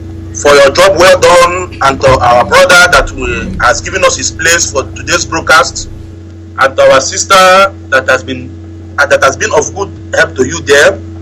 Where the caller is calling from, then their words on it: Morocco; I'm calling from Morocco.